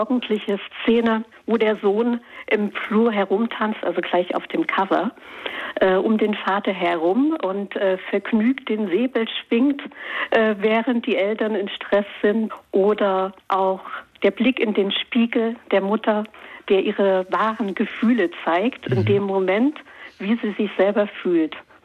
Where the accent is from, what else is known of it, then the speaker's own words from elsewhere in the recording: East Germany, Germany; Ich bin ja in der DDR groß geworden